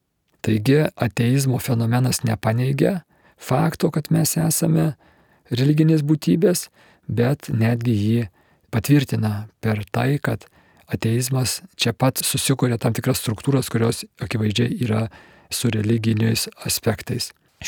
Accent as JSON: {"language": "Lithuanian", "town": "Kaunas", "region": "Kaunas County", "country": "Lithuania", "said": "aš pats esu kaunietis ir krepšinis man nuo vaikystės svarbus"}